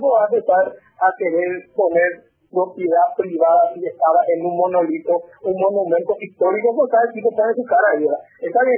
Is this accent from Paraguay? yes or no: yes; Paraguay; Somos paraguayos libres y soberanos.